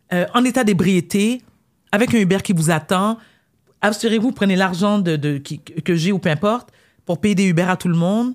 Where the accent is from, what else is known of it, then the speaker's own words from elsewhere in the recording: Quebec, Canada; born there; parce que moi, j'adore le Québec. Je suis née au Québec.